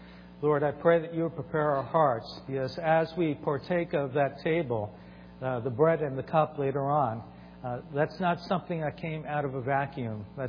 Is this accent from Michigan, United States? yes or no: no; New York, United States; Shalom. I'm from New York. I thought I spoke fast